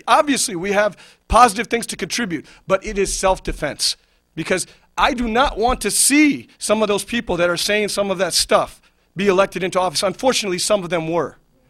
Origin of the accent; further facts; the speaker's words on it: United States; one thing I'll say in terms of being an American, you know, I've always been a very patriotic and very strong American to the point where, you know, my heritage is actually, you know, my parents are from India and Pakistan